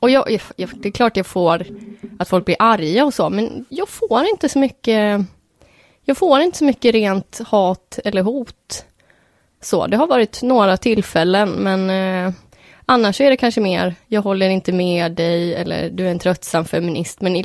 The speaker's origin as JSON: {"language": "Swedish", "town": "Gävle", "region": "Gävleborg County", "country": "Sweden", "tie": "born or raised there", "lives_now": "Malmö, Sweden", "said": "Jag tror det var en ganska bra plats att växa upp på. Men jag tycker också att det finns en sorts hårdhet i Gävle som kanske inte finns här i Malmö."}